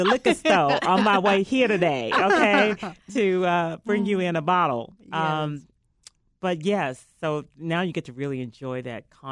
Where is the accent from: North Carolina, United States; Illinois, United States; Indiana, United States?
Illinois, United States; Chicago; Like, it means because I'm from Chicago. So are you, Taylor.